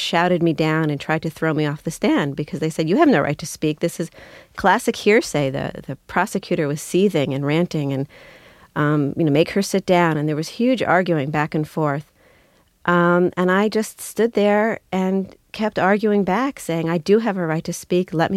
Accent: United States; I come from the United States.

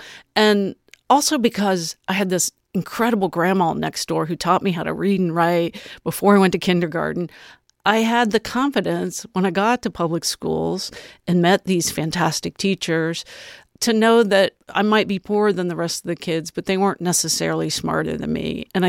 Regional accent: Urbana, United States; the great thing about growing up in Urbana then, when it had a solid middle class, was I would deliver in my neighborhood to all kinds of people

